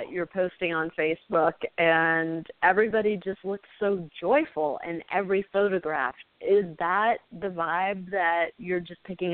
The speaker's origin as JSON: {"language": "English", "country": "United States", "said": "as an American, we see players on the pro circuit from South Africa a lot."}